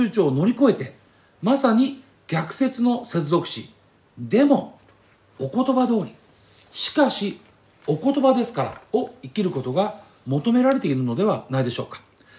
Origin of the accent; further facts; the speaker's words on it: Ibaraki, Japan; 海のある茨城で育ちました私は比較的よく海水浴に行きましたが